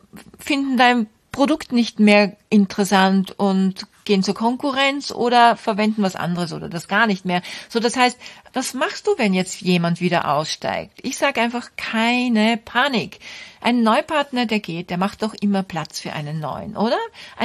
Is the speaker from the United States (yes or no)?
no; Austria; Groschelgeschäft bedeutet also bei uns in Österreich, also ein Geschäft, das nichts einbringt